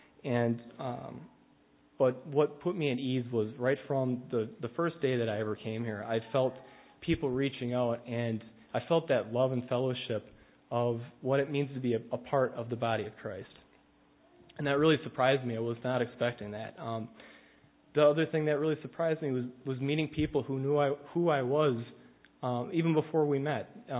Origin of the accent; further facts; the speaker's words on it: Cedarburg, Wisconsin, United States; you know that I grew up in Cedarburg. I'm a local guy.